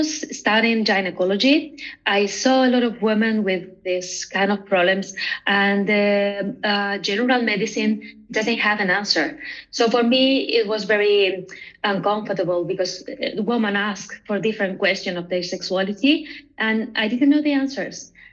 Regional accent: Toledo, Castilla-La Mancha, Spain; now in Ibiza, Spain; I'm from Toledo. This is a little city next to Madrid, but I live in the island, but I work in both places, Madrid and Ibiza.

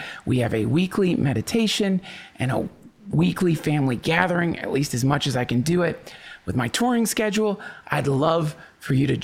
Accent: Asheville, North Carolina, United States; now in Austin, United States; We just moved from Asheville to Austin. I grew up in Asheville.

